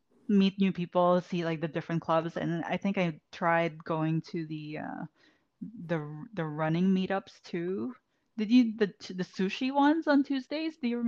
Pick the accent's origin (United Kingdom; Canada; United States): Canada; Vancouver, British Columbia; We're both from Vancouver.